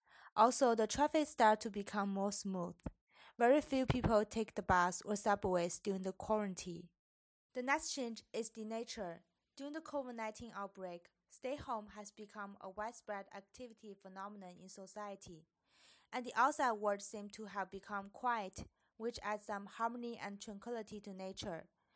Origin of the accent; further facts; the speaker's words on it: China; English is a second language; international student in Amikar University of Art and Design. My home country is China